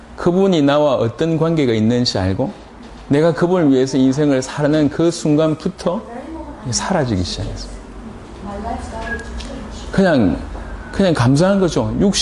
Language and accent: Korean; Yeongnam, South Korea; 저는 이 영남 출신이다 보니까